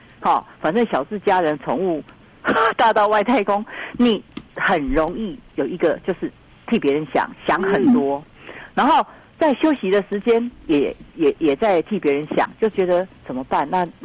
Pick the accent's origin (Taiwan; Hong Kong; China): Taiwan; 因为我们台湾人真的很善良